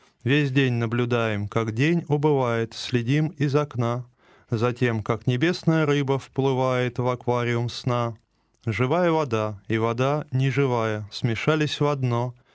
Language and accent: Russian; Samara, Samara Oblast, Russia; also born or lived in Moscow / Czech Republic; now in Saint Petersburg, Russia; Я родился в Куйбышевской области, рос в городе Куйбышеве, сейчас это город Самара. В дальнейшем я оттуда уехал, учился в Москве в Литинституте, жил в Чехии, вернулся уже в город Самару. И оттуда в 2018 году решил съездить пожить в Санкт-Петербург.